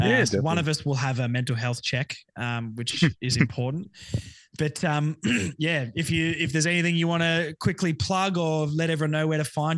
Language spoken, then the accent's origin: English; Launceston, Tasmania, Australia; I'm from Launceston. It's only a couple of hours away, I'd say.